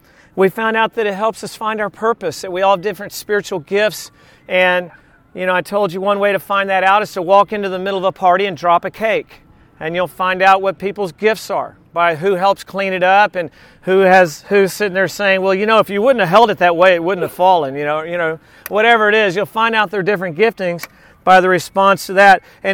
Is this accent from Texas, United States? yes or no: yes; Texas, United States; I did a ton of that growing up in Texas because back then we had no cell phones and we didn't know where anybody was.